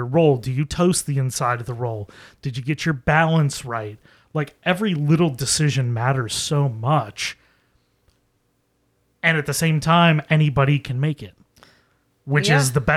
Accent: Buffalo, New York, United States; But growing up in Buffalo, we had so many different options.

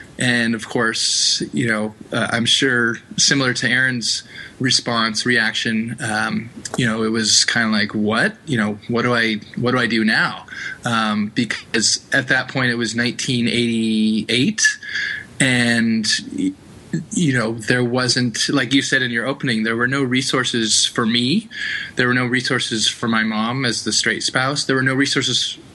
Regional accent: San Diego, California, United States; So I lived with my mom. I grew up in San Diego. My dad lived in San Diego till I was 5.

